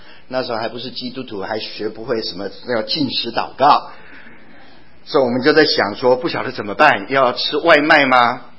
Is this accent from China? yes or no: yes; China; 就走到我们中国人那几个人坐在那边吃